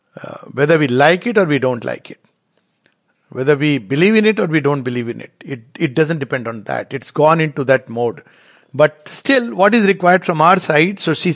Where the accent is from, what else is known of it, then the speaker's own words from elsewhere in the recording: India; I mean, as an Indian, I love India and everything that India has given and continue to.